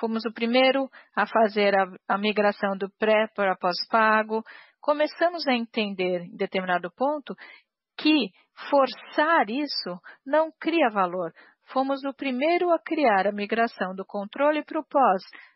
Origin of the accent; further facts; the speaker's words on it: Italy; Portuguese is a second language; Como italiano, eu devo fazer esse comentário.